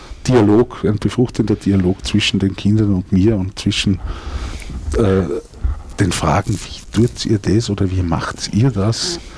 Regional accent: Salzburg, Austria; also born or lived in Upper Austria; Ich bin nicht aus Wien. Ich bin gebürtig in Oberösterreich, aber dacht in Salzburg aufgewachsen.

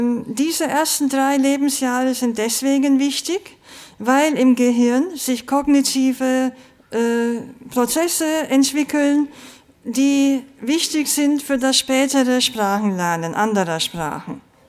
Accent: Turkey; also born or lived in Germany; Ich zum Beispiel bin auch in einem bilingualen Elternhaus aufgewachsen. Meine Mutter kommt aus Deutschland, ich bin in der Türkei aufgewachsen mit Deutsch und Türkisch.

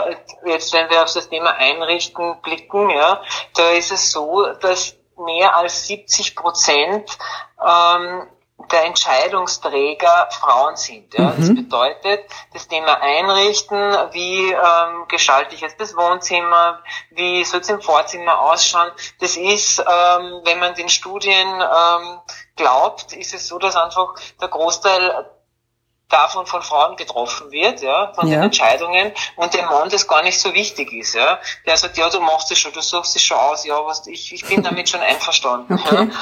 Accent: Zell am See, Salzburg, Austria; Ich komme ursprünglich aus Zell am See, das ist in Salzburg, habe dort im Tourismusverband begonnen zu arbeiten

